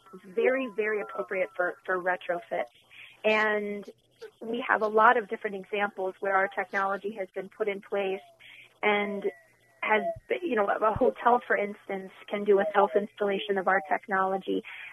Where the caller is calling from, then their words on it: Virginia, United States; Although I'm calling from Virginia